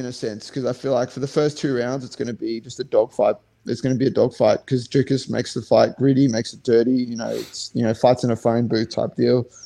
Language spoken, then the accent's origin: English; South Africa; like from like being that I'm from South Africa and knowing, you know, you got to support